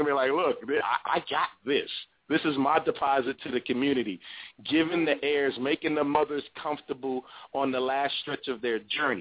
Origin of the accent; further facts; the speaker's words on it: New York City, New York, United States; I don't have time to play because I'm a New Yorker, so I move fast.